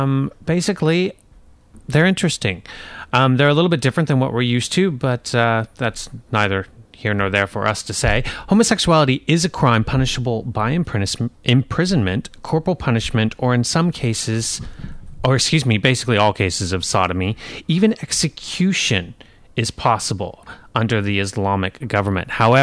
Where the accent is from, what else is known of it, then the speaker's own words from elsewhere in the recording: United States; I'm an American.